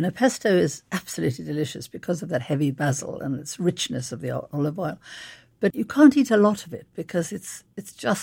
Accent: South Africa; Well, I grew up in South Africa

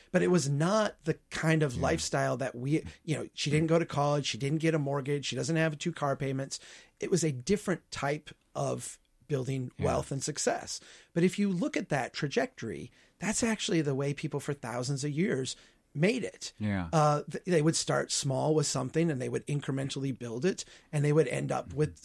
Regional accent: Brainerd, Minnesota, United States; if you're 20 years old and you're living in my hometown of Brainerd, something's wrong.

